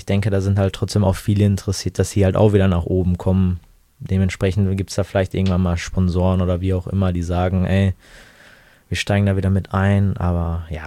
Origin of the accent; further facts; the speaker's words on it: Italy; finde ich persönlich gut als Italiener